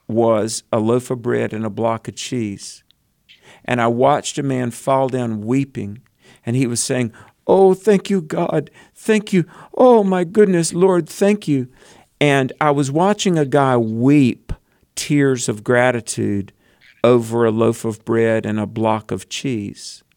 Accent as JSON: {"language": "English", "country": "United States", "said": "So I'm a pampered American."}